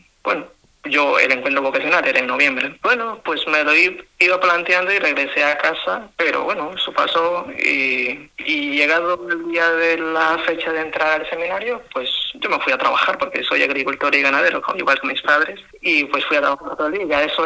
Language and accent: Spanish; Chontales, Nicaragua; soy propiamente de Nicaragua y casi fronteras con Costa Rica, de unas en la diócesis de Juigalpa, que es a la cual estoy encarnado, Juigalpa, que es región Chontales y Río San Juan.